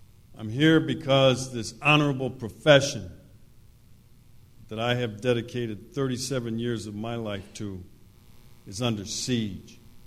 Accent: Wisconsin, United States; All right, I'm a Midwesterner myself, grew up in the Midwest, Wisconsin, from an urban county, but love rural areas.

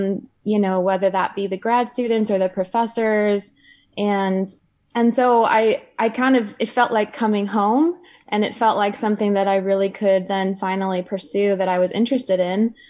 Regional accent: Michiana Shores, Indiana, United States; Yeah, I grew up in Michiana Shores, Indiana. So it's right along the shore of Lake Michigan, in a cabin in the woods.

